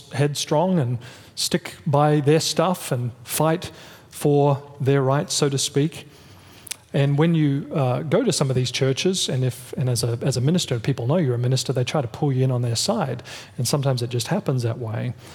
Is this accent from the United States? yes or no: no; Australia; Of course, you know, I'm from Australia. I've spent a little bit of time in Brazil and Canada.